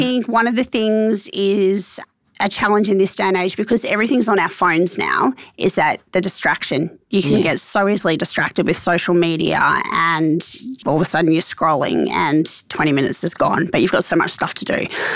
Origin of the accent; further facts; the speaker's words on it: Brisbane, Queensland, Australia; moved away; You know, born and bred in Brisbane.